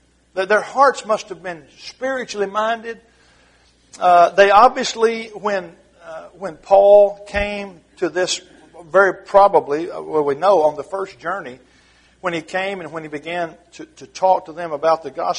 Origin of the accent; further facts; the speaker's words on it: Ball Knob, Arkansas, United States; You know, I'm from Ball Knob, Arkansas.